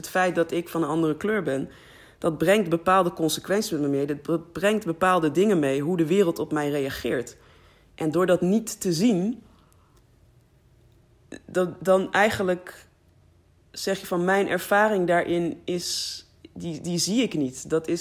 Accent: Netherlands; wij zijn Nederlanders, oké, wat zegt dat, weet je? Toevallig zijn we over net aan deze kant van de grens geboren.

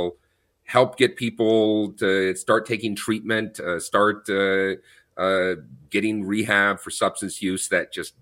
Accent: Austin, Texas, United States; I'll use the example of my hometown right now, Austin, Texas

